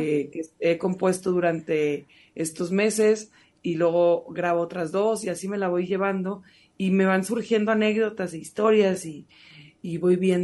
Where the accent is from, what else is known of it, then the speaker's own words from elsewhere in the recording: Monterrey, Nuevo León, Mexico; also born or lived in Boston; yo soy de Monterrey, y ya posteriormente me fui a estudiar música a Boston